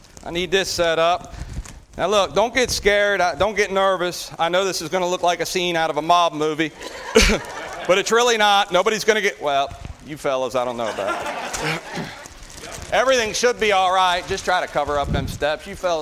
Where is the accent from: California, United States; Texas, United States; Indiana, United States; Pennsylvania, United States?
Pennsylvania, United States; Brogue; I am from Brogue, Pennsylvania. They call it the Brogue. It's called the Brogue. I don't know why, but that's what they call it. We're about 45 minutes south of Hershey, Pennsylvania, where the chocolate's made. We're right on the Maryland line.